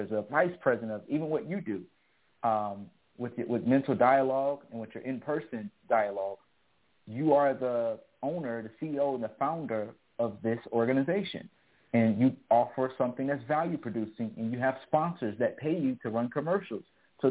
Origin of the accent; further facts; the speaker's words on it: Hinesville, Georgia, United States; I was raised in Hinesville, Georgia. It's a small town.